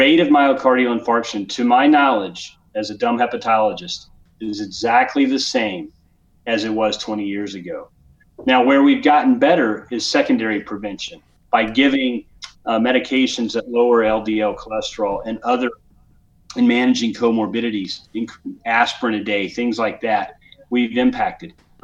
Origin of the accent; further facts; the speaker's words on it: Texas, United States; Well, given that I'm from Texas